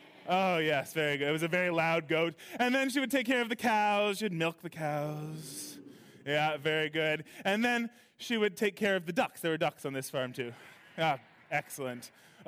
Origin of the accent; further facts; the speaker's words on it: Berkeley, California, United States; I am from Berkeley, but that is not what it is.